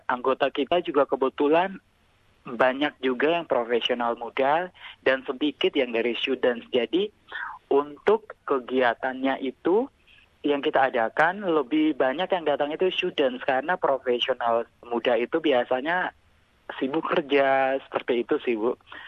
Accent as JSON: {"language": "Indonesian", "town": "Atambua", "region": "East Nusa Tenggara", "country": "Indonesia", "tie": "born or raised there", "said": "Kebetulan lokasi syutingnya itu di kampung halaman saya, Mbak, di NTT, lebih tepatnya di Atambua, itu dekat perbatasan antara Indonesia sama Timor Leste, perbatasan darat."}